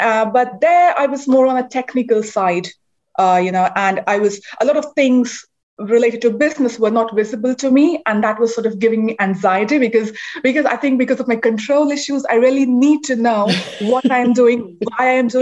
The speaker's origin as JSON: {"language": "English", "country": "India", "tie": "born or raised there", "said": "we didn't have any phones in our house when we were growing up in India."}